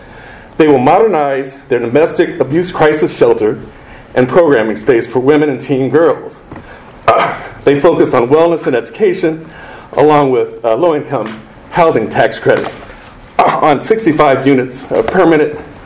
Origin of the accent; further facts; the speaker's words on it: Dayton, Ohio, United States; even as local elections are taking place in my hometown community right now, I can think of nothing better to do than to be with you today talking about new market tax credits. It is so important to continuing the development that's been taking place in Dayton